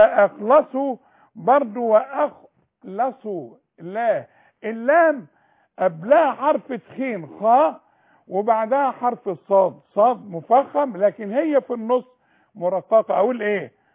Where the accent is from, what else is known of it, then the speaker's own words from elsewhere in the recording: Egypt; احنا الاثنين مصريين بقى.